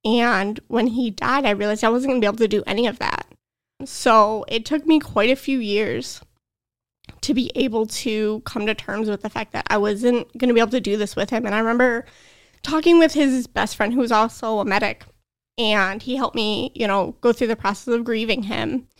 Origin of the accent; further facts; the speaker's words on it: Detroit, Michigan, United States; So I grew up downstate in Metro Detroit.